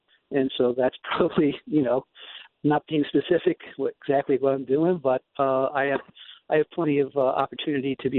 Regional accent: New York, United States; now in Albany, United States; I'm not originally an Albanian. I came up from New York.

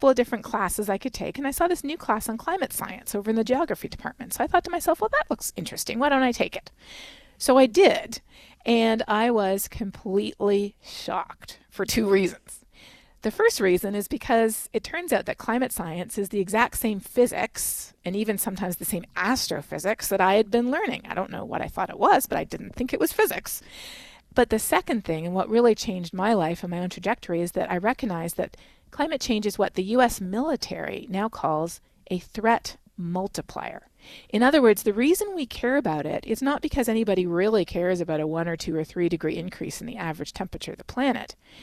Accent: Canada; Well, growing up in Canada myself, you learn about climate change in school

